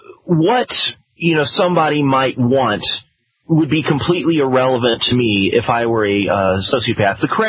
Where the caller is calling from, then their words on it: Denver, Colorado, United States; I'm calling from Denver, Colorado, my good friend.